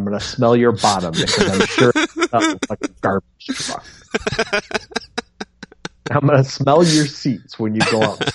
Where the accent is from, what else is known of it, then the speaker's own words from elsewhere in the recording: Indiana, United States; I was born and raised in Indiana, and I will say you're wrong.